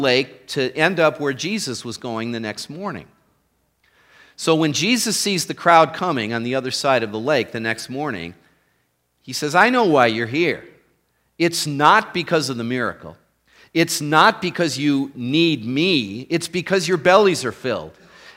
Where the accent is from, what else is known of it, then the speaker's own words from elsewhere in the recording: East Lansing, Michigan, United States; that I had never even heard of growing up in East Lansing, Michigan, that I had visited once or twice in my entire life.